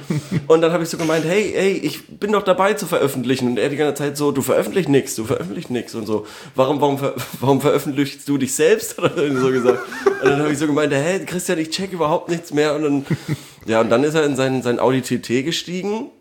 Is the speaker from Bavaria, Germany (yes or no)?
yes; Bavaria, Germany; now in Berlin, Germany